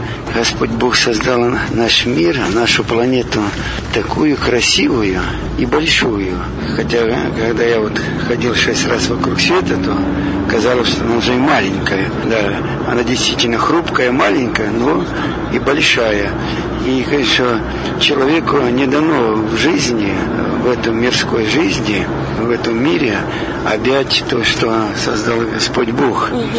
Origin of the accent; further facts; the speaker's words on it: Arkhangelsk Oblast, Russia; мы все из Поморов, с Архангельской области, но тогда губерния была, соответственно, у меня в роду священники и моряки, и рыбаки